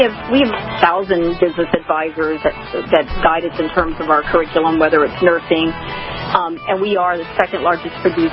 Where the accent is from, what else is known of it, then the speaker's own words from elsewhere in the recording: Florida, United States; the state of Florida, and I, of course, that's my home state